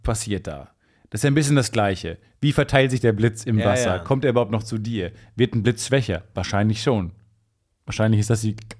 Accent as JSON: {"language": "German", "town": "Dortmund", "region": "North Rhine-Westphalia", "country": "Germany", "tie": "born or raised there", "said": "Ich habe über Ostern, habe ich in meiner Heimatstadt in Dortmund einen Hochofen, einen Stahlhochofen besucht."}